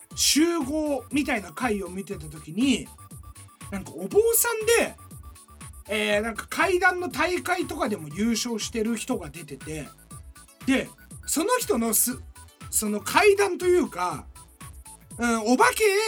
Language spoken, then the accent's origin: Japanese; Kyoto, Japan; あそうです京都出身ですみたいな、ちょっと関西弁が下手ですけど